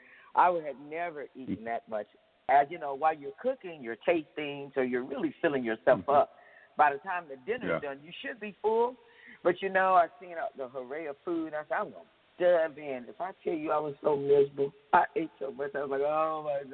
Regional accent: Texas, United States; If it's anything over 60 degrees to me, I'm a Texan, it's cold. It's cold.

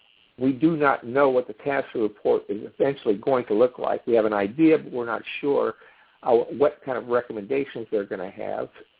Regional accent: California, United States; I'm from California, you know.

